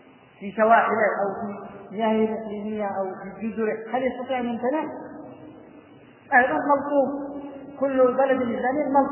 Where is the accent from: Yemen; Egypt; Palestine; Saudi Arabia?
Yemen; عندنا في اليمن